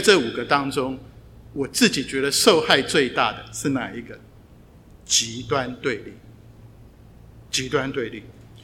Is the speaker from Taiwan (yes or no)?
yes; Taiwan; 我从台湾来，